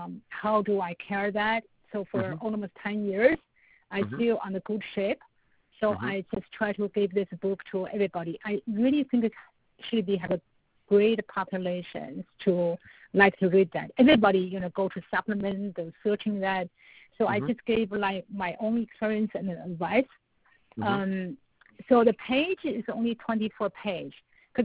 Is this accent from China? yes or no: yes; China; English is a second language; I'm from China, so my English is my second language.